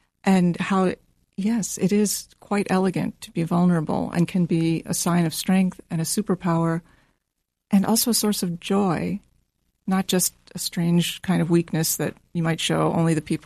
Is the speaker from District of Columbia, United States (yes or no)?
yes; Washington, District of Columbia, United States; Washington, D.C.